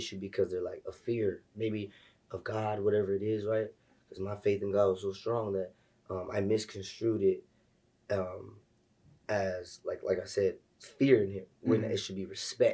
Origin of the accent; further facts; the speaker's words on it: Dover, Delaware, United States; born there; My parents met on the Air Force base. I was born on the Air Force base.